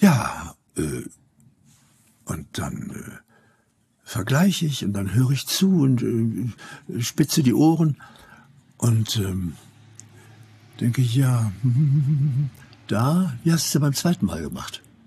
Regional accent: Germany; first language German; Nun bin ich Deutscher und meine Muttersprache ist Deutsch.

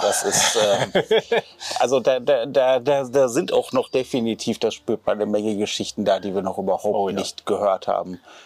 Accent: North Rhine-Westphalia, Germany; ich komme ja auch aus dem Ruhrgebiet, ich komme ja auch aus einer Currywurst-Region

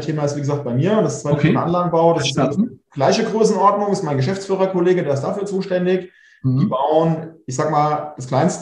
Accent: Hesse, Germany; regional gesehen bin ich quasi groß geworden in Funkstadt.

